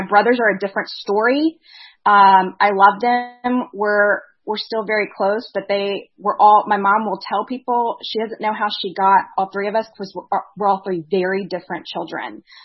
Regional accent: Louisiana, United States; born there; but my dad's first job took him down to Louisiana, where I was born.

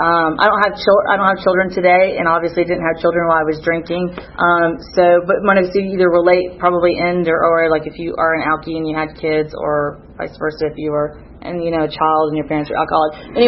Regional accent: Atlanta, Georgia, United States; I grew up in Atlanta, Georgia. I have two older sisters, obviously mom, dad, and then they split up, so I have a stepfather.

